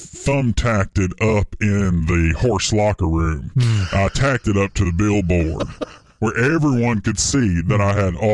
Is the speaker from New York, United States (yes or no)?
no; Florida, United States; Damn straight, I'm from Florida.